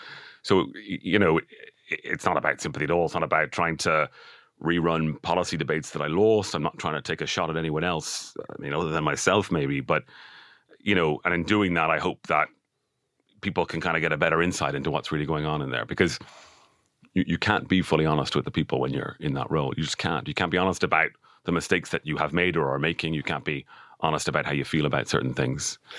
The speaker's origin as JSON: {"language": "English", "town": "Dublin", "region": "Leinster", "country": "Ireland"}